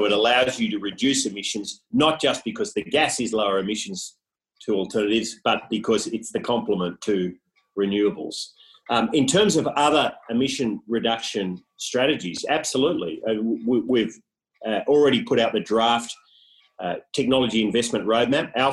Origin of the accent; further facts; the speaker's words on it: Cooma, New South Wales, Australia; I was brought up in near Cooma